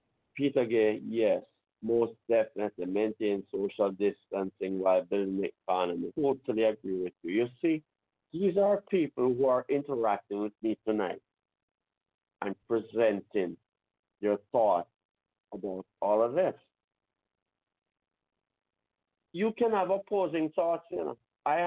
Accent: Jamaica; I'm here as a Jamaican, okay, coming back home to live in my country, that I love so much

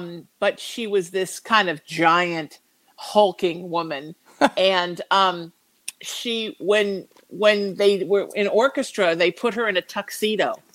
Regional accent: Connecticut, United States; So I'm from Connecticut, and I've always been, I like very New England tailored preppy L.L. Bean kind of clothes.

